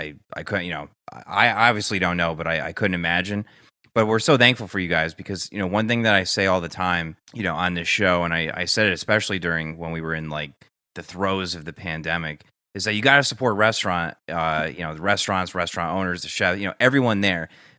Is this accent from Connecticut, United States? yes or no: yes; Newtown, Connecticut, United States; we play in the same softball team together in my hometown of Newtown, Connecticut this year.